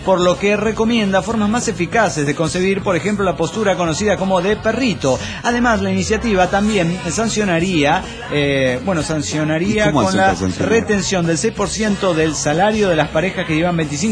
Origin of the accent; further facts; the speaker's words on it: Chetumal, Quintana Roo, Mexico; de Chetumal, Quintana Roo.